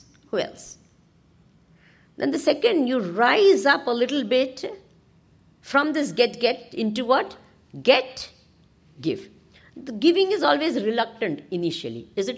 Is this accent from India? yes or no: yes; India; I'm just talking because I can relate to, because I was born and broug